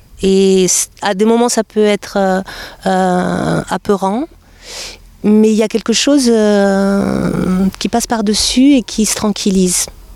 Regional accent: Toulouse, Occitanie, France; je viens de Toulouse, j'ai 58 ans

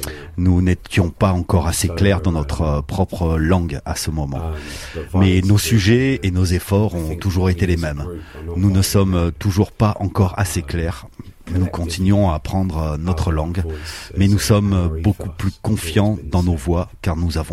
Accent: Wales, United Kingdom; French is a second language; pas définitivement anglais, je suis Welsh, donc bon.

